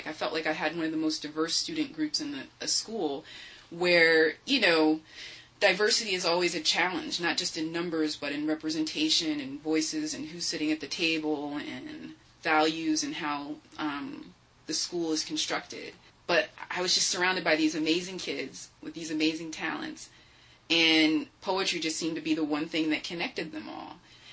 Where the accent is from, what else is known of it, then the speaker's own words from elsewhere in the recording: Germantown, Pennsylvania, United States; born there; because I was born there. I didn't grow up there, but I was born in Germantown Hospital.